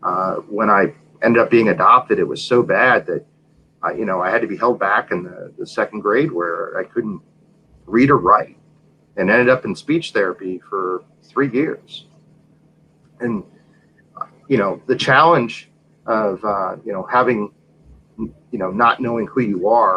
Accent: New York City, New York, United States; born there; I was born in New York City and New York City General Hospital, and right off the bat, you know, things didn't, you know, go so well.

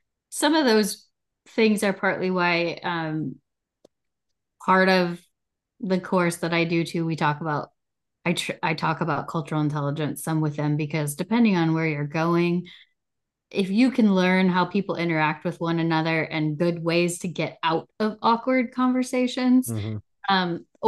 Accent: United States; And they're inviting me to dinner because I'm an American and helped save them.

